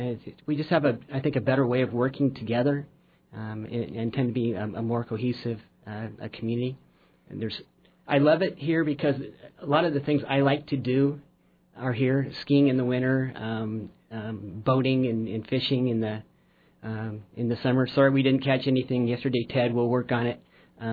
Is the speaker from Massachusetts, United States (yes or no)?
no; California, United States; I am obviously from the Bay Area, where we have 7.5 million people, and you can drive as far as you want for as long as you want.